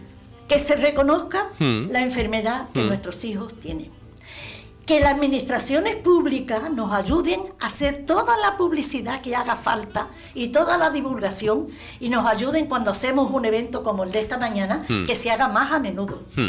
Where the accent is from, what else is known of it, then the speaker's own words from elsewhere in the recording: Andalusia, Spain; somos españoles, somos libres, somos andaluces, somos trabajadores